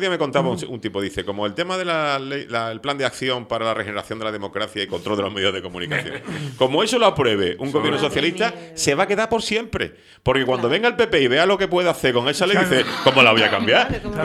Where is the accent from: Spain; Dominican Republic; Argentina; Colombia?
Spain; Canary Islands; nos afecta como canario.